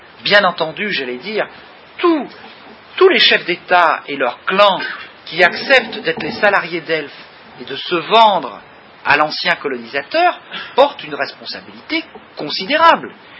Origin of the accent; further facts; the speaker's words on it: France; Moi, je suis un Français ordinaire. J'avais pas tout à fait 20 ans en 62